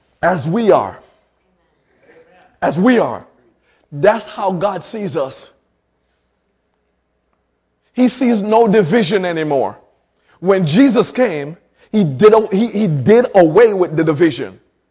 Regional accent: Jamaica; Now I no longer see myself as a Jamaican. I no longer see myself as a black man.

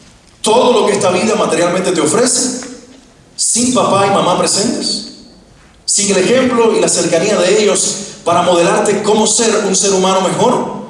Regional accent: Cuba; accent: Cuban; soy cubano. Yo creo que ya el acento me delató, ¿no? Soy cubano, bueno, me arrepentí algunos años de ser cubano, no es cierto. Pero sí, soy del Caribe y por eso hablo de esta manera.

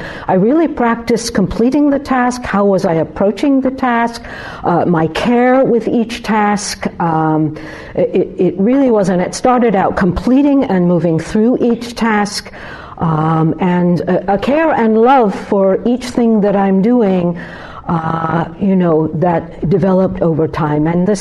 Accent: New York, United States; I'm from New York.

